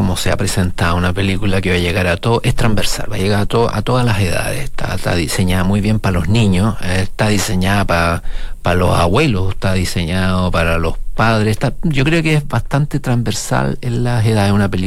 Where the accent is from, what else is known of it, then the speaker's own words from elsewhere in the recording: Chile; una historia no solo que nos identifica a nosotros como chilenos